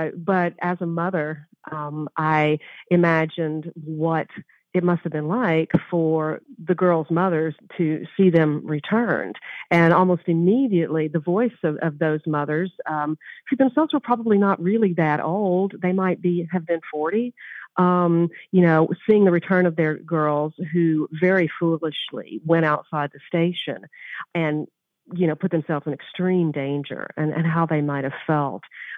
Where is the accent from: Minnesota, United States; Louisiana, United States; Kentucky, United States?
Kentucky, United States; Growing up in Kentucky, you always hear about dark and bloody ground